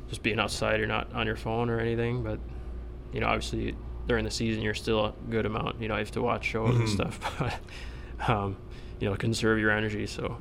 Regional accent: Eden, New York, United States; Tight-knit. You knew everybody. It's a great town, and it's nice to go back in the summer and see everybody there, but growing up there was perfect.

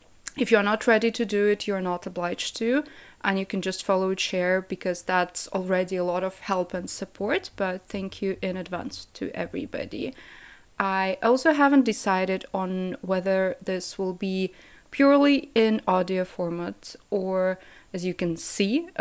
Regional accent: Kazakhstan; also born or lived in multiple countries; I'm originally from Kazakhstan, lived in multiple countries, and studied wine throughout the last 5 years.

